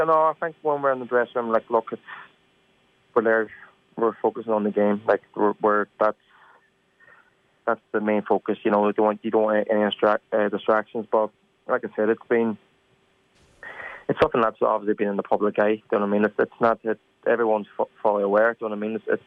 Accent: Ireland; But I think we, as Irish people, my men or women, we've been guilty ourselves because we've allowed it to happen.

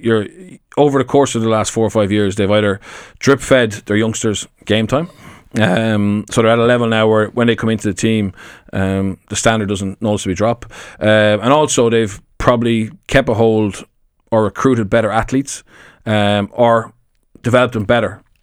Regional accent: Ireland; My wife and I both are very proud of being Irish. We enjoyed our childhoods in Ireland.

